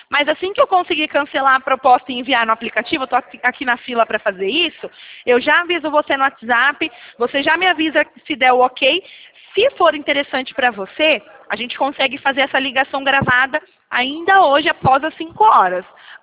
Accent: São Paulo, Brazil; Eu sou do interior de São Paulo. Eu fico num escritório na cidade de Limeira.

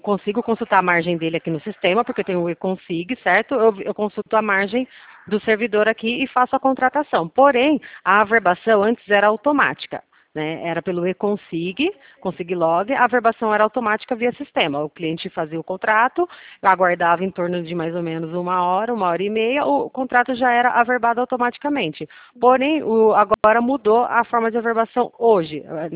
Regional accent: São Roque, São Paulo, Brazil; Eu sou aqui de São Roque

